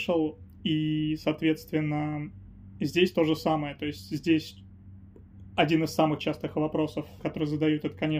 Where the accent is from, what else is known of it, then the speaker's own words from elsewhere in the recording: Fryazino, Moscow Oblast, Russia; родился я в городе Фрязино, это Московская область, это маленький городок, Наукоград, важный статус. Значит, там я вырос, там я закончил школу, до 17 лет я там жил